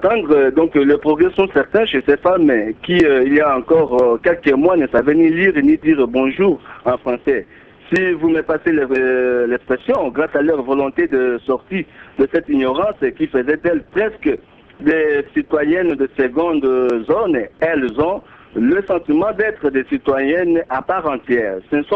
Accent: Équateur, DR Congo; Mais chez nous, à l'Équateur, nous avons remarqué que nous sommes vraiment les derniers de toutes les provinces.

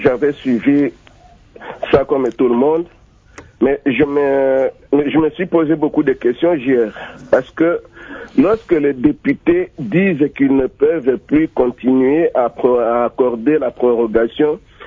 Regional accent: Sankuru, DR Congo; chez moi au Sankuru

